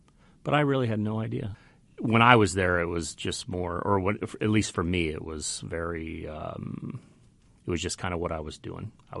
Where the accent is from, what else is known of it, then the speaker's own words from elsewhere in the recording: Terre Haute, Indiana, United States; born there; I was born in Terre Haute, and so every Thanksgiving, every Christmas was, you know, the exact same meal, but they were good.